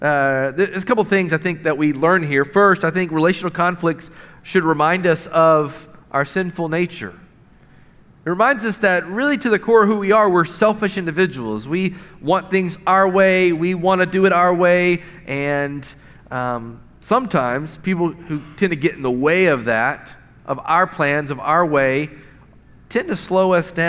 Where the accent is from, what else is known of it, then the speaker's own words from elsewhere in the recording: Knoxville, Tennessee, United States; we grew up in Knoxville together.